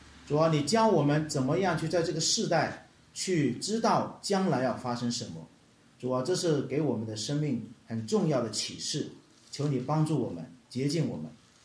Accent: China; 因为犹太人也很爱他们的国家，对不对？我们中国人也很爱自己的国家这是难免的哈。

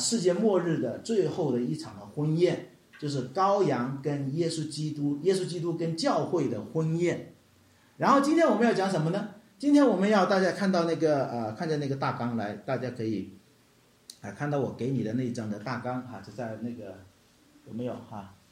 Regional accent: China; 因为犹太人也很爱他们的国家，对不对？我们中国人也很爱自己的国家这是难免的哈。

